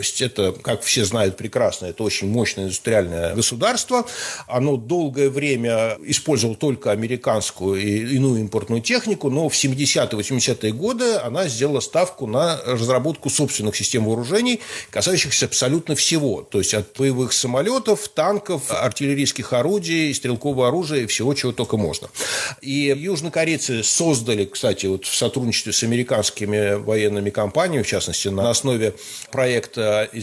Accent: Saint Petersburg, Russia; я как тоже уроженец Ленинграда, у которого тоже значительная часть предков умерла в блокаду или погибла на Ленинградском фронте

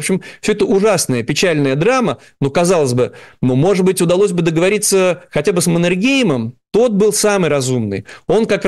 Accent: Saint Petersburg, Russia; Ну, вот для нас это особенно актуально, как для уроженцев Ленинграда, Санкт-Петербурга

